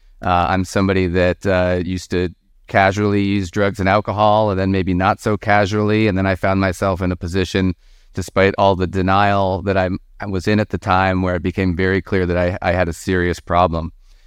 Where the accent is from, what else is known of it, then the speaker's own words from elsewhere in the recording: Vermont, United States; I'm from Vermont. Had a lovely childhood